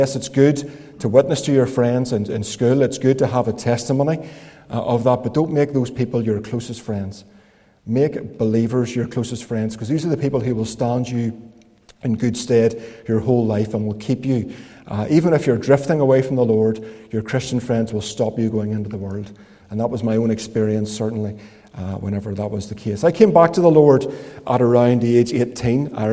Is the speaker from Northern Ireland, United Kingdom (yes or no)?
yes; Belfast, Northern Ireland, United Kingdom; I grew up in around Belfast.